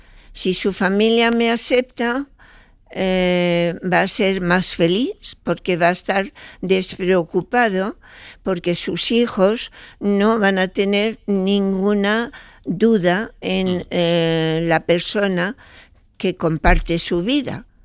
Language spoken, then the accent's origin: Spanish; Casablanca, Casablanca-Settat, Morocco; also born or lived in Larache; yo nací en Larache, que es protectorado español, pero en el 49 mi padre le pide a su hermana, que vivía en Casablanca, que le buscase un trabajo para poder cruzar a la frontera francesa.